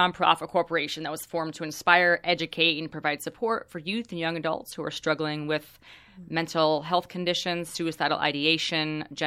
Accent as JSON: {"language": "English", "region": "California", "country": "United States", "tie": "born or raised there", "said": "I grew up in Orange County, which was super, super conservative."}